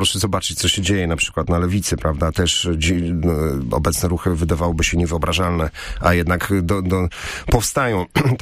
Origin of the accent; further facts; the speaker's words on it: Opole, Opole Voivodeship, Poland; jestem Opolaninem, czuję się emocjonalnie związany ze stolicą regionu i z w ogóle naszym regionem, znam go bardzo dobrze